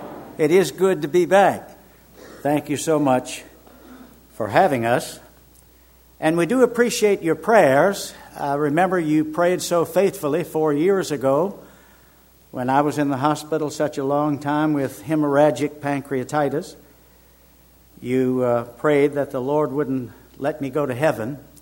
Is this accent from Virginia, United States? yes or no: yes; Richmond, Virginia, United States; told him how I was saved the latter part of 1954 in my hometown of Richmond, Virginia